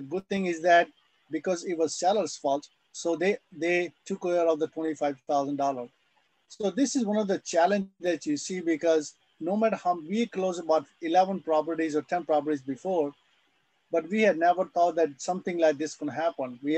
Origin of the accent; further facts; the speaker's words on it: Dallas, Texas, United States; We are from Dallas, by the way.